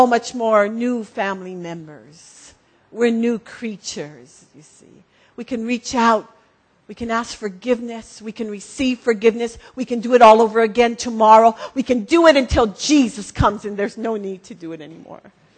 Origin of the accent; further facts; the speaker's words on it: Hawaii, United States; In all my years as a child growing up on Oahu, I have never seen fog like this.